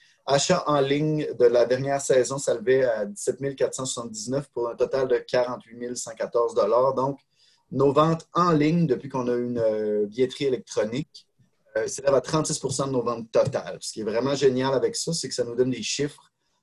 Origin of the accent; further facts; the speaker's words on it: Saint-Malachie, Quebec, Canada; Personnellement, moi, je suis de Saint-Malachie, là